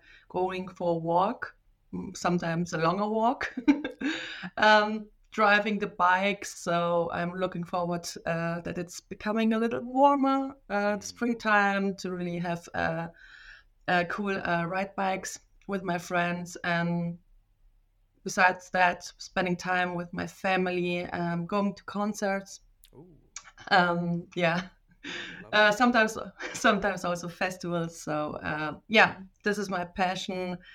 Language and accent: English; Karlsruhe, Baden-Württemberg, Germany; and I'm from Karlsruhe, Germany, and I work for a software company